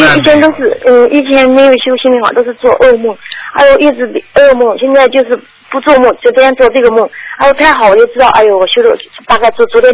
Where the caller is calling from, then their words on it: Melbourne, Victoria, Australia; 我是墨尔本的。